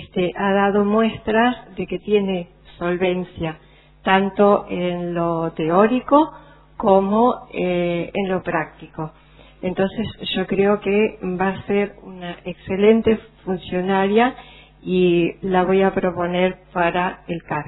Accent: Esquel, Chubut, Argentina; Soy de Esquel y los conozco personalmente

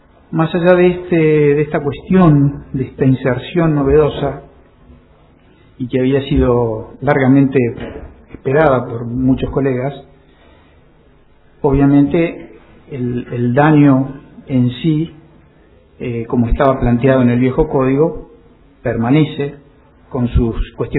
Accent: Comodoro Rivadavia, Chubut, Argentina; soy de Comodoro Rivadavia

